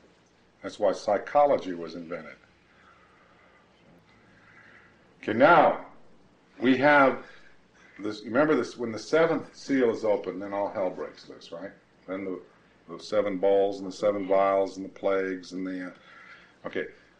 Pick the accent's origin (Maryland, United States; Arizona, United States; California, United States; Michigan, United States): Arizona, United States; Well, they're all over where I grew up in Arizona. There's herds of these Mustangs.